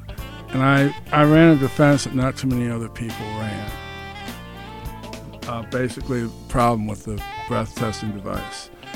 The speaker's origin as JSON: {"language": "English", "region": "Ohio", "country": "United States", "tie": "born or raised there", "also_born_or_lived": "Chicago, United States", "said": "I was born in Chicago, Illinois, moved at the tender age of 6 months to Ohio, and I've always considered myself a Buckeye."}